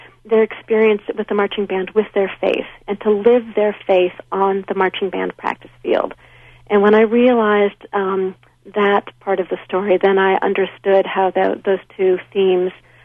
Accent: Indiana, United States; something that had not been my own experience growing up in the Indiana of a generation earlier.

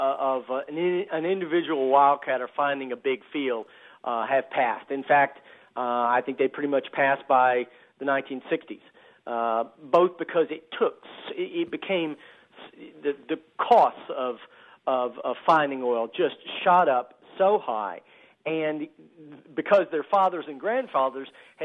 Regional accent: Texas, United States; And, you know, growing up in Texas, I grew up with these stories, and I was just so happy to kind of put them back together

